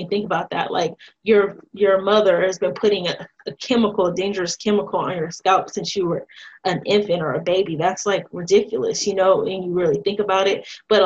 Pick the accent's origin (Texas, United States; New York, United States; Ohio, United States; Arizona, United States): Arizona, United States; Tucson; And living in Tucson and growing up in Tucson, there's just not a lot of, in that particular city, places where you can go to get your hair taken care